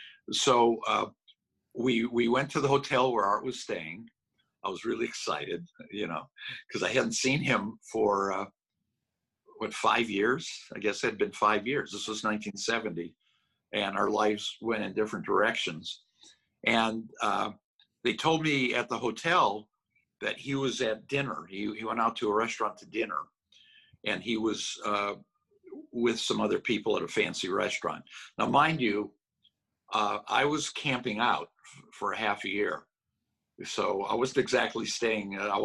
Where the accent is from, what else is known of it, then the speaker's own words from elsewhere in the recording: United States; I couldn't do it as an American.